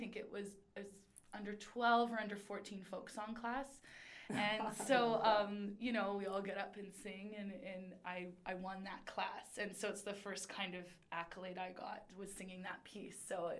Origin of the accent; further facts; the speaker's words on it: Saskatoon, Saskatchewan, Canada; also born or lived in Edmonton; I was born in Edmonton. And then when I was two, we moved back to Saskatoon.